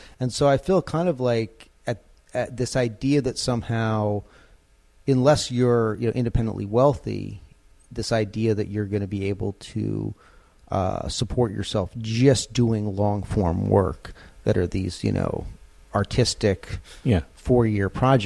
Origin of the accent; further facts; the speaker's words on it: Cambridge, Massachusetts, United States; I grew up in Cambridge, Massachusetts.